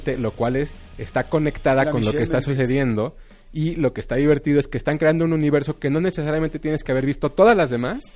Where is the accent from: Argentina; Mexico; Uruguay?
Mexico; Es una leyenda que nosotros como mexicanos conocemos muy bien.